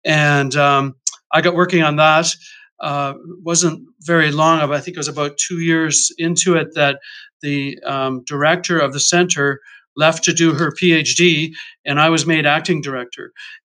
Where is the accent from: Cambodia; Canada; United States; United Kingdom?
Canada; Prince Edward Island; I guess early on, I grew up in Prince Edward Island and loaded potato trucks as a kid.